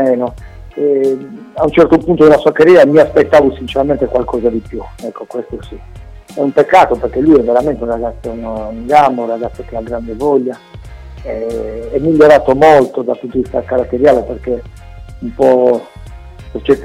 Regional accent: Sardinia, Italy; Io sono sardo

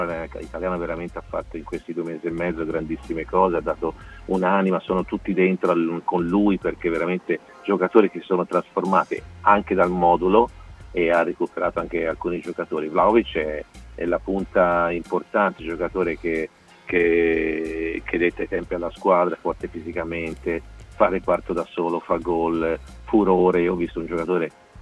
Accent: Florence, Tuscany, Italy; No, perché sono di Firenze.

